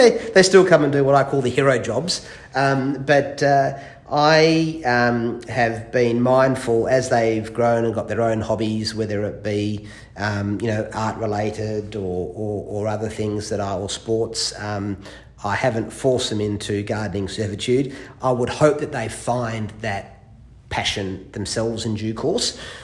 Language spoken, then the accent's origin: English; Western Australia, Australia; I'm not from Fremantle originally. I grew up on the other side of the river, and I grew up in the western suburbs.